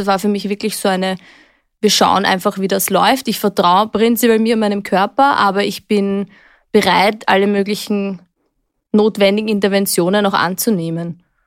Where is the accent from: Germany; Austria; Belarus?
Austria; Vienna; Ich bin in Wien aufgewachsen und ich liebe Wien noch sehr, den Wiener Schmäh und überhaupt, was wir da alles so haben.